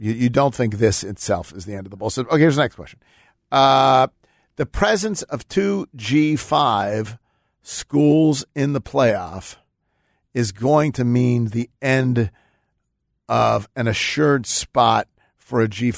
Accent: Buffalo, New York, United States; now in Memphis, United States; That's just because I'm from Buffalo and I live in Memphis.

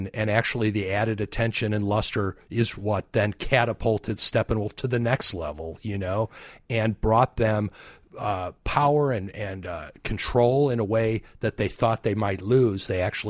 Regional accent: Chicago, Illinois, United States; being a Chicagoan and appreciating the work.

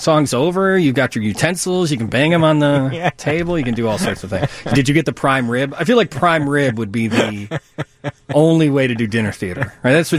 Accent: Wonder Lake, Illinois, United States; now in Chicago, United States; I moved to Chicago in the mid-90s, 1994 or so. I grew up in the Wonder Lake area.

